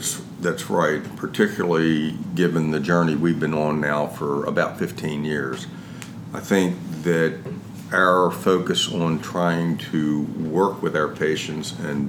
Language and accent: English; Baltimore, Maryland, United States; So I'm from the Northeast. Well, actually, we're below the Mason-Dixon line in Baltimore, but I think that's still considered here in the Northeast.